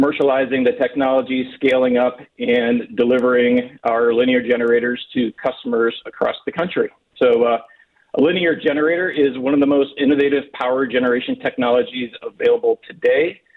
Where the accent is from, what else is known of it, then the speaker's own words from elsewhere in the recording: Pennsylvania, United States; I grew up in Indiana County, so I can vouch for, you know, some of the plants in that area